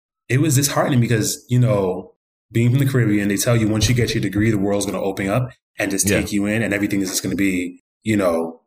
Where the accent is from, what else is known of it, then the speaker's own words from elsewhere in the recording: New York City, New York, United States; So currently born and raised in the Bronx, New York City, by way of Jamaica. Mom from Kingston, dad from Spanish Town, and went to the University of Miami in Florida.